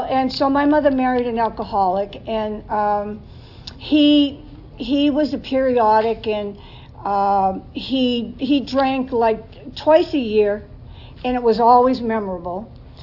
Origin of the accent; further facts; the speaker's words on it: Boston, Massachusetts, United States; And I'm from Boston, and it was in the winter, and so, and I grew up in the city, so we drank in a hallway to keep warm.